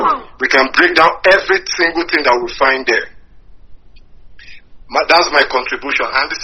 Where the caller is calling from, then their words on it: Johannesburg, Gauteng, South Africa; I'm calling from Johannesburg.